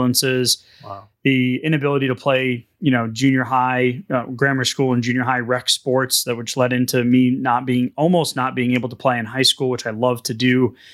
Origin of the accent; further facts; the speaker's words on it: New England, United States; now in Texas, United States; It's cold 3 months out of the year here in Texas. And some of you are going to laugh. I'm from New England. I get it. 100 inches of snow a year. I used to shovel.